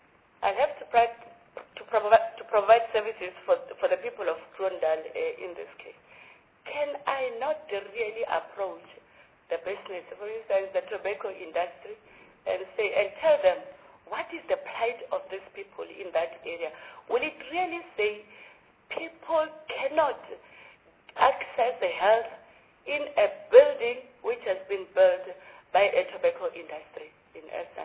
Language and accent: English; North West, South Africa; You know, I come from Northwest, and it is more rural, actually. And there are lots and lots of farms in that province.